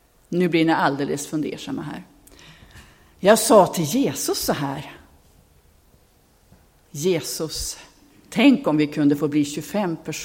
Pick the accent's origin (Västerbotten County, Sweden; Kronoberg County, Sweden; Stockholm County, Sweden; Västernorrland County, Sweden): Västerbotten County, Sweden; now in Nybro, Sweden; Vi sjöng den nog hemma i Västerbotten bland sångarna. Och den här har jag hemma, har jag hittat det hemma också i där vi bor nu i Nybro.